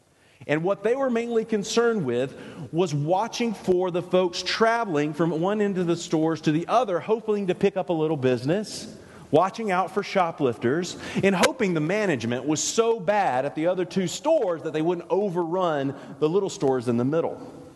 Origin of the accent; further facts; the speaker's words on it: United States; Since I'm an American and I'm very familiar with malls, this is how I remember it in my head.